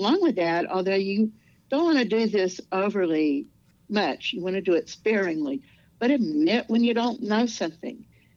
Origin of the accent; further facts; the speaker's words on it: Louisiana, United States; Going to college, for my first, in Louisiana, I'm originally from Louisiana, so my undergraduate degree was from Louisiana Tech